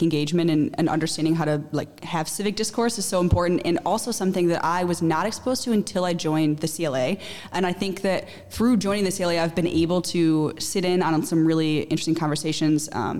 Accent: United States; born there; Like I live in America, I was born in America.

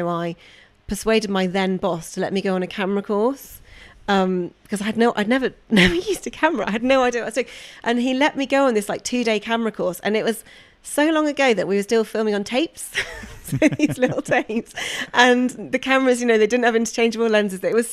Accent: United Kingdom; I think part of it is just being British and being like, you can't do that.

